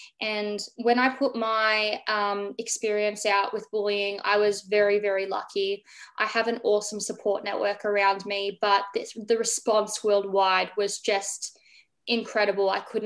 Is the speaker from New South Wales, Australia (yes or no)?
no; Melbourne, Victoria, Australia; what we're going through here in my hometown, Melbourne.